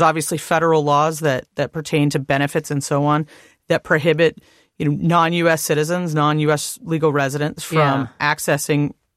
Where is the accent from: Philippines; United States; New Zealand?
United States; Arizona; I grew up spending summers in Southern California as a kid from Arizona